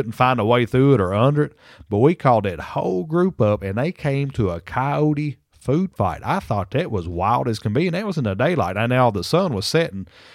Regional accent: Kentucky, United States; I've done some stuff here in Kentucky in my home state. First time ever night hunting my home state.

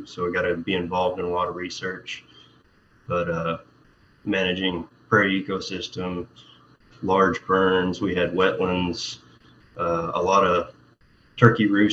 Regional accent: Oklahoma, United States; All right. Well, I'm from Oklahoma. I went to college at Oklahoma State University and got a natural resources degree.

